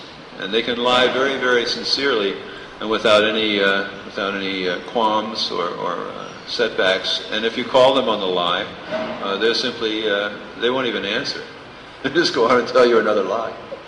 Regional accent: Florida, United States; I'm from Florida, so very close to us is this country, Cuba, this little country of Cuba.

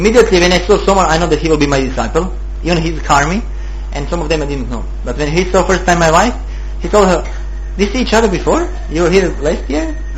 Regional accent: Croatia; English is a second language; he came back to Croatia. I'm from Croatia.

